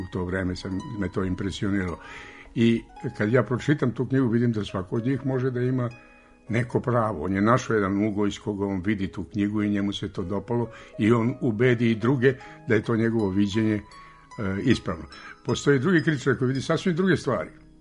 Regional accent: Belgrade, Serbia; Ja sam iz Beograda došao tamo

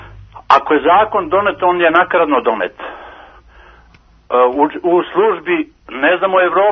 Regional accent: Kragujevac, Šumadija, Serbia; Ja sam iz Kragujevca.

